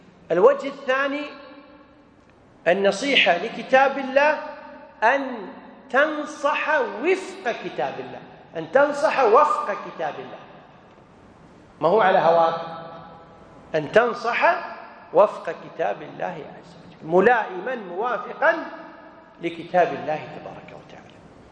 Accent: Kuwait; اللي هو ولي الأمر في البلد عندنا في الكويت

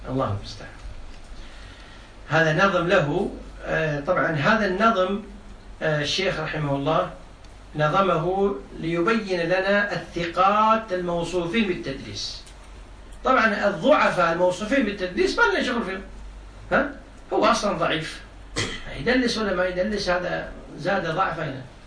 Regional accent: Kuwait; وحد عندنا في الكويت في ناس إذا صار يقرأ ويكتب يظن نفسه عالم

